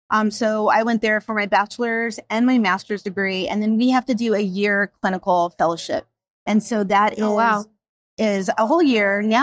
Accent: Japan; I grew up in Japan.

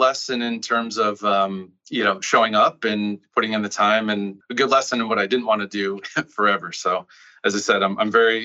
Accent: Omaha, Nebraska, United States; So I grew up in Omaha, Nebraska. No, I do not know Warren Buffett. I wish I could say that I did, but I grew up there. I went to school at Nebraska.

